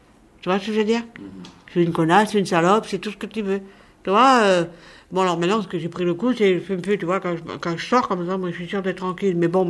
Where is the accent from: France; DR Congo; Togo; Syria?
France; Lille, Hauts-de-France; Moi, je suis de Lille, moi.